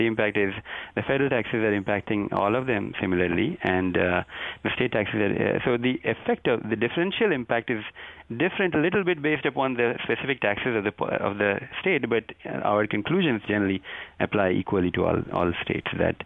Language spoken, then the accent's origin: English; India; now in United States; I am from India, and education is what has given me the opportunities that this country has allowed me to get as well.